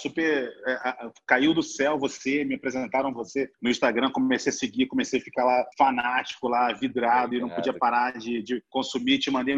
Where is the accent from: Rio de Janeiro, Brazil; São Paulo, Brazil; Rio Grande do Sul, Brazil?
Rio de Janeiro, Brazil; Nasci, me criei em Bangu, no Rio da Prata, em Bangu, a favela do 48.